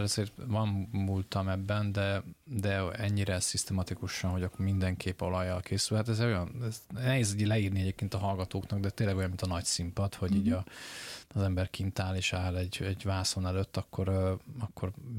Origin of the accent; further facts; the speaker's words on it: Pécs, Baranya, Hungary; now in Budapest, Hungary; De hát én is csináltam egy mini diszidálást, végül is, ha Pécsről elköltöztem Budapestre, és hát ha valahol ez is egy ilyen otthon elhagyás, és egy új életkezdés